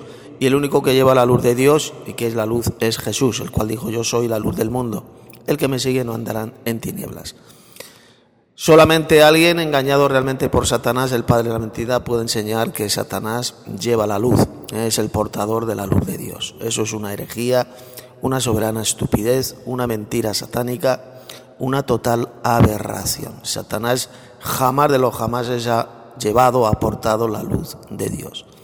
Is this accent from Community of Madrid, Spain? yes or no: yes; Madrid, Community of Madrid, Spain; soy de Madrid, España.